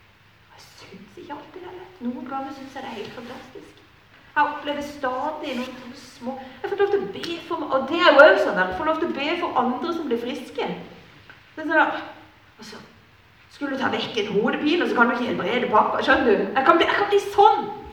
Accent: Lista, Agder, Norway; var hjemme på Lista I sommer hjemme hos mamma og pappa.

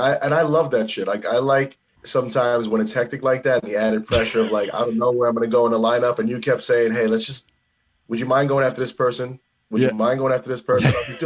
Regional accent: New Jersey, United States; also born or lived in New York; now in Connecticut, United States; I was born in New York, raised in Jersey, and now I live in Connecticut.

